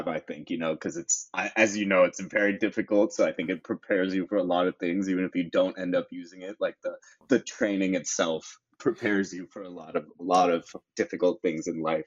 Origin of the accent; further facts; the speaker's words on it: California, United States; So I'm born and brought up in the Silicon Valley in the San Francisco Bay Area.